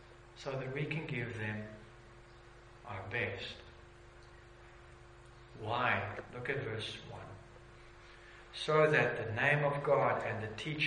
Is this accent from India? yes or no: no; South Africa; I'm still a South African.